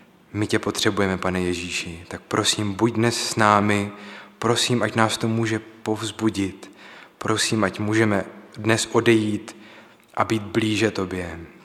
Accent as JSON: {"language": "Czech", "town": "Brno", "region": "South Moravian Region", "country": "Czechia", "said": "Já vás zdravím z Brna, jenom abych možná se trochu představil, jsem z Brna z Královopolského sboru, kde sloužím na částečný úvazek jako pastorační asistent."}